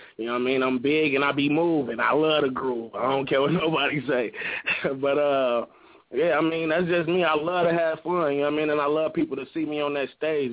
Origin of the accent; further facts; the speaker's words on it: Chicago, Illinois, United States; No, I'm from Chicago.